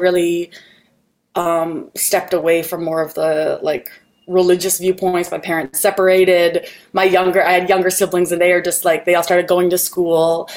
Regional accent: British Columbia, Canada; So I was born and raised in Northwest Canada, way northern British Columbia, wilderness, like right below Alaska.

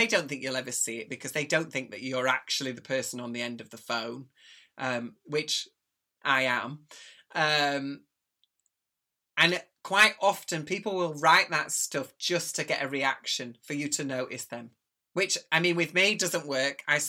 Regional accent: Brighouse, Yorkshire and the Humber, United Kingdom; okay, ferrets are a Yorkshire thing. I'm also from Brig House and he's told me to get under my bridge and die.

